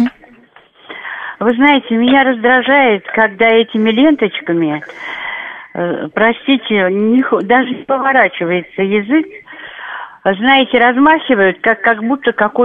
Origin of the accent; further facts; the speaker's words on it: Kaliningrad, Kaliningrad Oblast, Russia; born there; Я родилась в Кенигсберге.